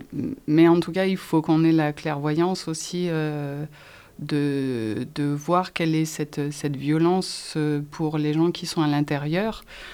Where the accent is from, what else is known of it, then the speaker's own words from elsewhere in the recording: Grenoble, Auvergne-Rhône-Alpes, France; quand j'étais petite, à Grenoble, c'était les Italiens qui tenaient la ville.